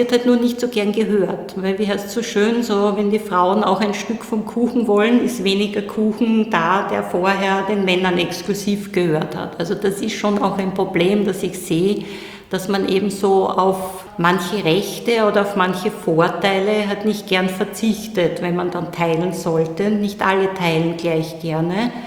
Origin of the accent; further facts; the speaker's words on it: Styria, Austria; hatte in Graz studiert, ich bin aus der Steiermark